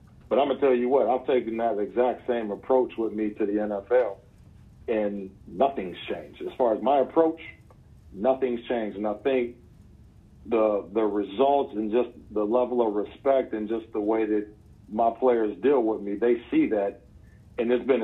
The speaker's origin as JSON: {"language": "English", "town": "Youngstown", "region": "Ohio", "country": "United States", "tie": "born or raised there", "said": "But I'm originally from Youngstown, Ohio. That's where I grew up and everything."}